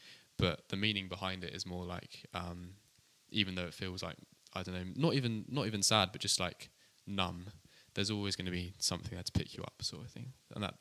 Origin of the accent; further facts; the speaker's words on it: Exeter, South West England, United Kingdom; So I come from Exeter. It's a town in the southwest of England.